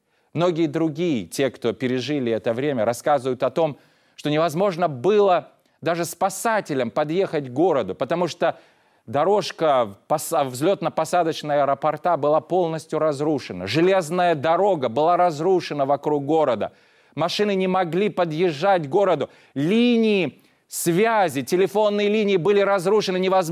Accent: Ashgabat, Turkmenistan; в Ашхабаде. Землетрясение, которое произошло в той местности, где я родился, в Средней Азии, где я рос.

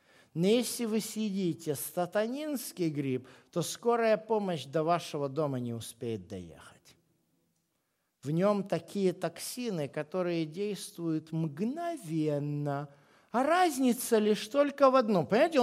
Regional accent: Poltava Oblast, Ukraine; moved away; мы не местные на Западной Украине, мы приехали с степной Украины, из Полтавской области, лесостепь, понимаете?

